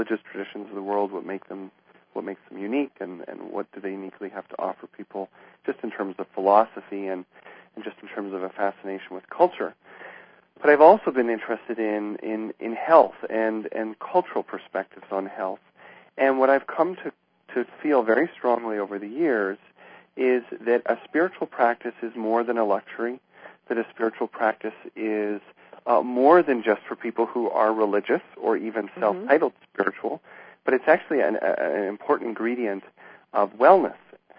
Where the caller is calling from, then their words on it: Tucson, Arizona, United States; I am calling from Tucson, Arizona, and I work primarily at the Tucson Canyon Ranch property.